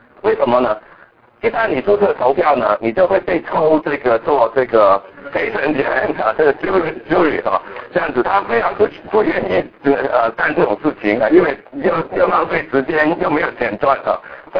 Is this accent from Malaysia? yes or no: no; Hong Kong; now in United States; 我是在香港出生跟长大的，但是我离开香港已经超过30年了哈、啊。我是1979年来到美国啊